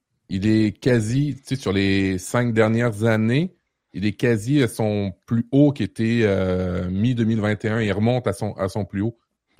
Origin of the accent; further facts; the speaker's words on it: Canada; Certains ont même fait des mises à pied au niveau tech chez nous au Canada.